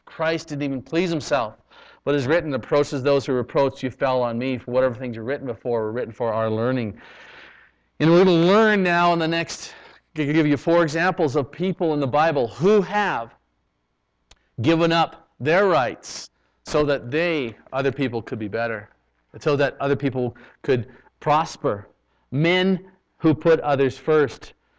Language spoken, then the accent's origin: English; Canada; growing up in Canada, it was always like that was the social thing.